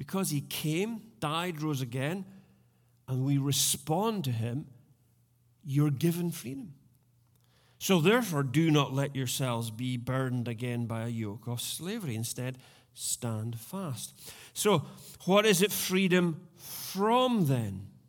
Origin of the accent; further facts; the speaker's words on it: Scotland, United Kingdom; when I read the word freedom as a Scotsman